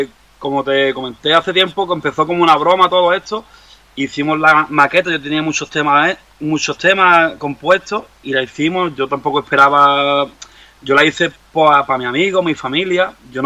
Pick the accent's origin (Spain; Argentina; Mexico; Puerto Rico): Spain; Linares, Andalusia; now in Málaga, Spain; porque yo soy de Linares y vivo en Málaga hace muchos años.